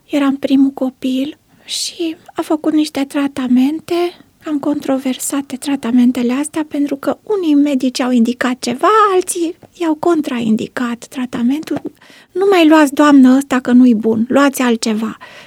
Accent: Târnăveni, Mureș County, Romania; born there; Eu m-am născut în localitatea Târnăveni, un oraș mic de lângă Târgu Mureș

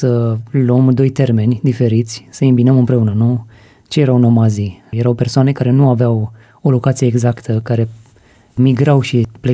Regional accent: Romania; mi-ar plăcea într-un fel să păstrăm și acea identitate culturală din trecutul nostru. Noi suntem români pentru că...

